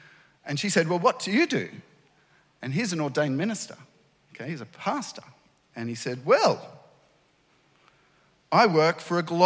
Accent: New South Wales, Australia; I come from Darkindjong country. That's the traditional name of the land just north of Sydney on the central coast of New South Wales.

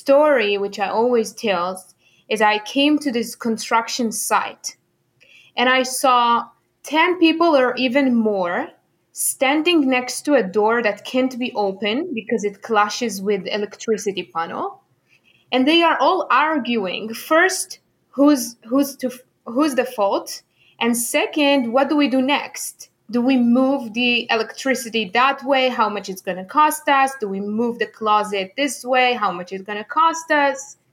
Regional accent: Israel; English is a second language; I was born and raised in Israel. This is why I have this difficult name to pronounce.

